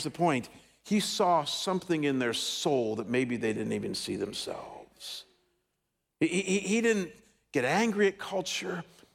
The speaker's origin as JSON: {"language": "English", "town": "Cleveland", "region": "Ohio", "country": "United States", "said": "I come from Cleveland, Ohio, and years ago when I was pastoring there"}